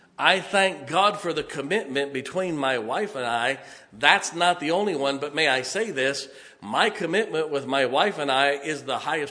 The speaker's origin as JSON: {"language": "English", "town": "Canton", "region": "Ohio", "country": "United States", "tie": "born or raised there", "said": "I grew up in Canton, Ohio. I got saved at Canton Baptist Temple and baptized at Central Baptist until I left for Bible college."}